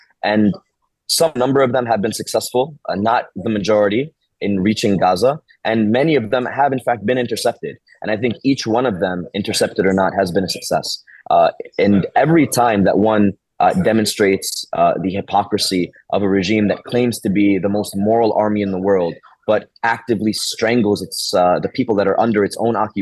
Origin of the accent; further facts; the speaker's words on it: United States; and I am American, so those stories have been very loud in circles that I'm a part